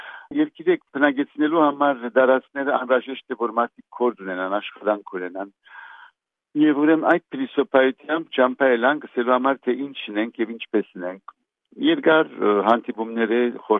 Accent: Lebanon; also born or lived in Iraq; Ես Լիբանանահայ եմ, սովորական արմատներս Հյուսիսային Բաշկաստանն են

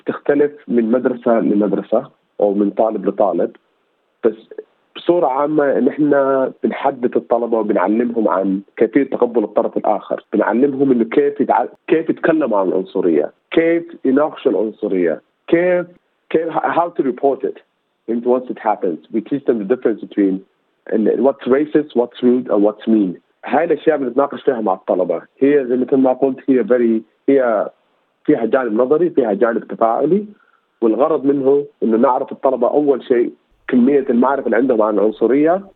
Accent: Sudan; also born or lived in Ankara, Turkey; أولا أنا شخص سوداني، كنت عايش في أنقرة في تركيا.

